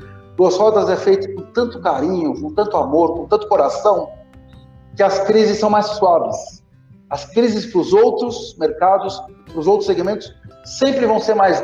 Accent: Brazil; E como bom brasileiro, eu pedi um desconto.

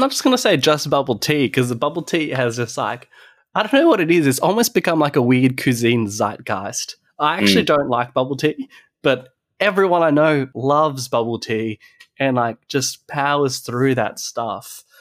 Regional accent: Philippines; now in Australia; I used to go to like kids' parties growing up in the Philippines

